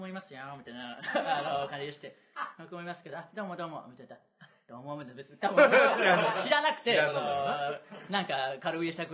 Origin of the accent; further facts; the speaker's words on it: Tsuyama, Okayama, Japan; 僕らの津山市の隣の町がなんか亀を異常にご了承してるんですよね